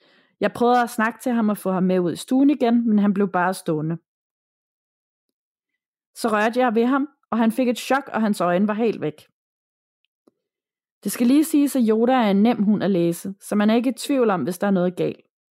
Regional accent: North Denmark Region, Denmark; moved away as an adult; Jeg er en pige på 27 år, som er født og opvokset i det mørke Nordjylland. Men i 2018 flyttede jeg til Sjælland for at være sammen med min kæreste.

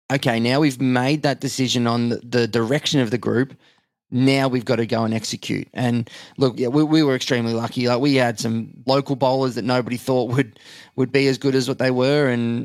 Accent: Australia; I'm in the middle as the Aussie trying to be a bit laid back and it's okay. But then we have rules in Australia that you don't break.

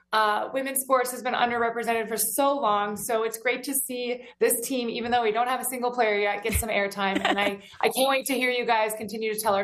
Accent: United States; moved away as an adult; now in Toronto, California, United States; I'm not from here. I grew up in the States. I moved here in 2013, like I said, and I call it home. I became a Canadian citizen.

